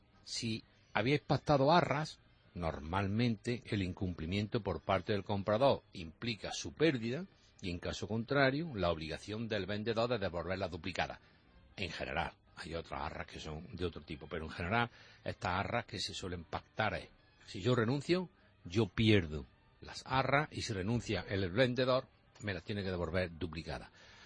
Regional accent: Jaén, Andalusia, Spain; como yo sé que soy de Jaén

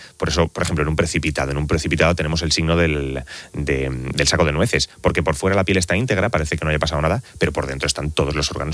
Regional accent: Elda, Valencian Community, Spain; yo soy de Elda, de Alicante

